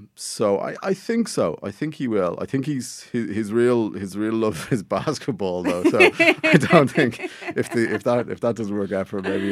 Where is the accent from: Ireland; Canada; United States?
Ireland; Dundrum, Leinster; I live not too far from Ralph Harman Castle, and I grew up in Dundrum